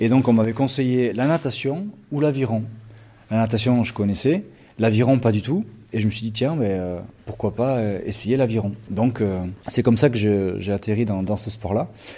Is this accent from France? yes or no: yes; Bayonne, Nouvelle-Aquitaine, France; Donc je suis natif du Pays Basque. Donc je suis né à Bayonne. Le Pays Basque, c'est dans le sud-ouest de la France. J'habite juste à côté de l'océan et de l'Espagne